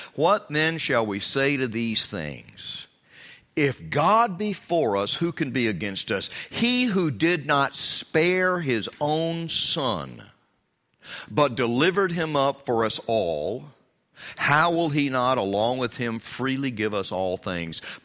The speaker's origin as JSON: {"language": "English", "country": "United States", "said": "You know, I'm glad I'm an American."}